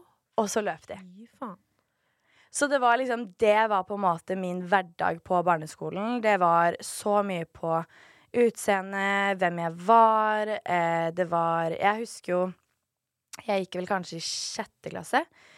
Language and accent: Norwegian; Nesodden, Akershus, Norway; Men generelt oppveksten på Nesodden var jævlig.